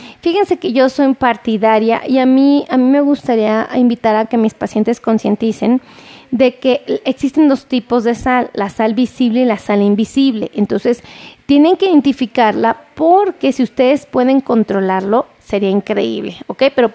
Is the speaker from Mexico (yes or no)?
yes; Mexico City, Mexico; Yo soy de aquí, de la Ciudad de México.